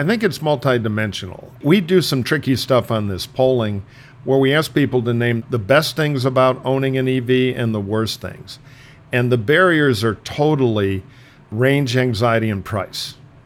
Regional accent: Detroit, Michigan, United States; now in California, United States; I'm from Detroit. I grew up around the car business.

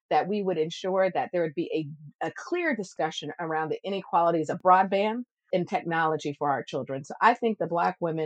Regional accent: Connecticut, United States; You know, we grew up in Connecticut. We always joke around for some people like there are Black people in Connecticut.

